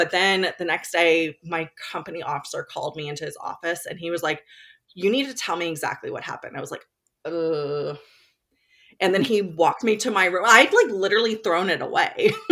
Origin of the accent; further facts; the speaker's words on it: Florida, United States; I grew up in Florida, and we would eat lunch outside